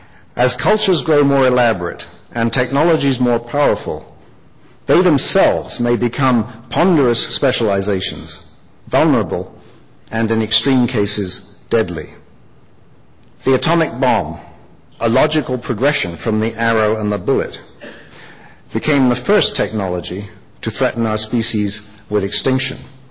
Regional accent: England, United Kingdom; moved away as an adult; now in Canada; even though I grew up in England, my father was from Kelowna, B.C., and when I first came to Canada to go into grad school in archaeology

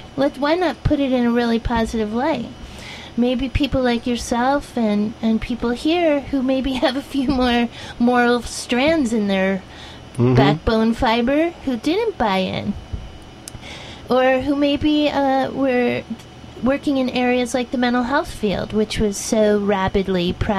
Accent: New Jersey, United States; It didn't exist when I was young growing up in New Jersey even

